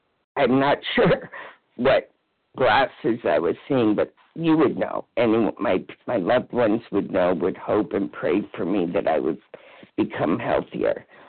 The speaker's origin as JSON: {"language": "English", "region": "New Hampshire", "country": "United States", "said": "from New Hampshire"}